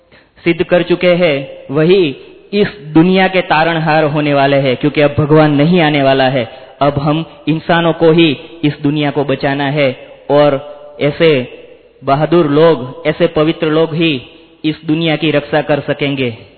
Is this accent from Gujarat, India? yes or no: yes; Amreli, Gujarat, India; मैं अमरेली गुजरात से आया हूँ।